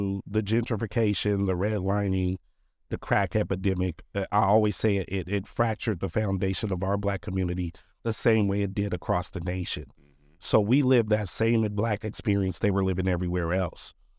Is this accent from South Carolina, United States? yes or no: no; Portland, Oregon, United States; I grew up in a Black neighborhood. I grew up in Northeast Portland. It was a concentrated Black population back in those days.